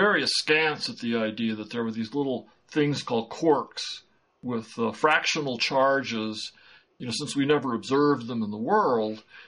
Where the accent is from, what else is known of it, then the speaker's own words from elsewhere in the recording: Albuquerque, New Mexico, United States; In Albuquerque, my hometown, just 60 miles south of me